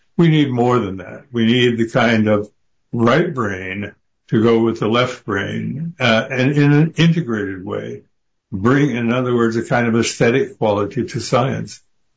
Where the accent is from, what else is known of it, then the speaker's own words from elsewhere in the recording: Nebraska, United States; Well, I grew up in Nebraska.